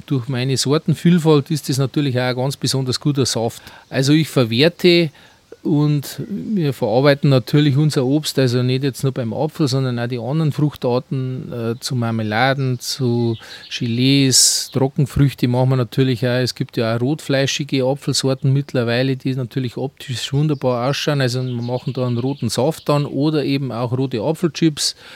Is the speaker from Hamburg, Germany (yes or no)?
no; Bavaria, Germany; Also im Bayerischen sagt man Pelzen, das ist vielleicht ein bekannterer Begriff bei uns in Niederbayern.